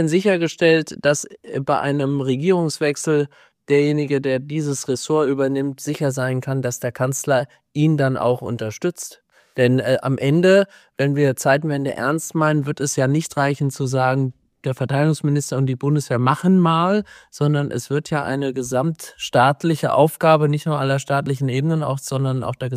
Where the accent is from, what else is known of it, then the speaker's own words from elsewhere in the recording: Hesse, Germany; Ich komme ja aus Hessen